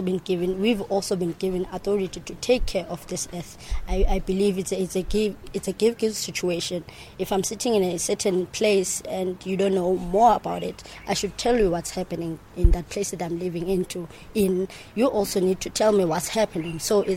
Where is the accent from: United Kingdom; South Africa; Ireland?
South Africa; I'm from South Africa, YMCA.